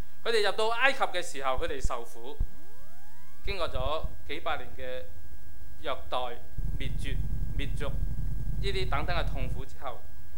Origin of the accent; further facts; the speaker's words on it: Hong Kong; 我哋香港人，我哋中國人